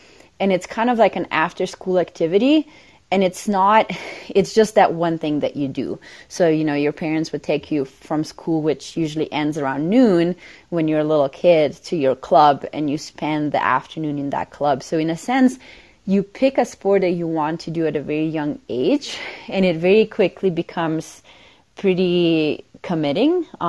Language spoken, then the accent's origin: English; Slovenia; growing up in Slovenia, I feel like we're a pretty small country. We only have 2 million people